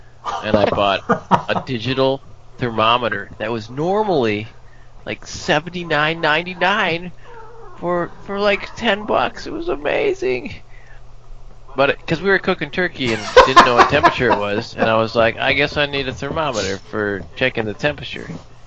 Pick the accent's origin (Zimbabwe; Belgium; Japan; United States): United States; Minnesota; there's certain areas that seem to have more of the Minnesota that you can even catch as a Minnesotan.